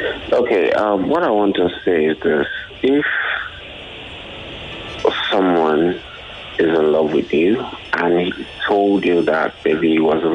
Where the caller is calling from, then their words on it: Ikorodu, Lagos, Nigeria; All right, I'm calling from Ikorodu.